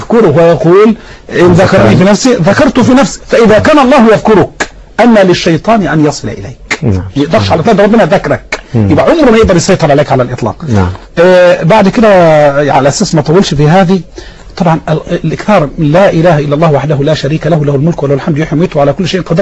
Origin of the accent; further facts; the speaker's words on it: Dim al-Shalt, Dakahlia, Egypt; الندوه السنويه غدا في قريتي في ديم الشلت مركز ديكنس ده قهليه